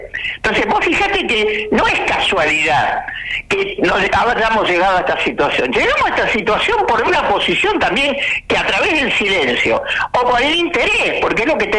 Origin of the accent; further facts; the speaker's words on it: Ramos Mejía, Buenos Aires Province, Argentina; also born or lived in Mataderos, Buenos Aires; yo nací en Mataderos, Luis, pero viví, después de los 7 años, en Ramos Mejía.